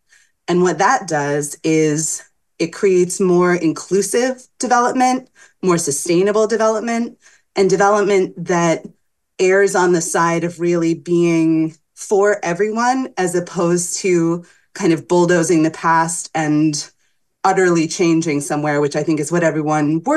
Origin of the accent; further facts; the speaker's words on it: Northampton, Massachusetts, United States; now in Greenfield, United States; So I grew up in Northampton and was gone from the region for about 17 years. And when I moved back, I bought a house in Greenfield.